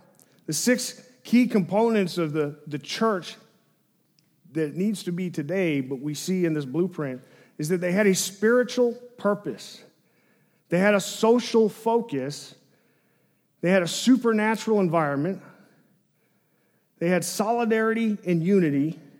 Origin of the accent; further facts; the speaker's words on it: Little Rock, Arkansas, United States; I was raised in Little Rock Public Schools